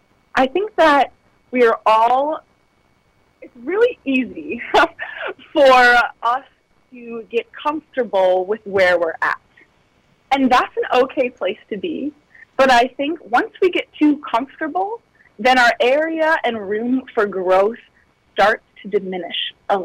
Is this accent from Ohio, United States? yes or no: yes; Ohio, United States; now in Southern California, United States; I say it proudly out here in Southern California. I say, oh, I'm from Ohio. Now, there won't be a lot of people that are also from Ohio. I'll give you that. But loved growing up in Ohio, besides the cold weather.